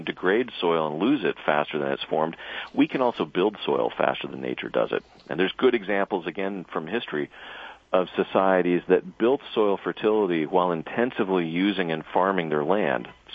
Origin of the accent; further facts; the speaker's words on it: Washington, United States; it used to host great cedars that could rival the old-growth timber in my home state of Washington.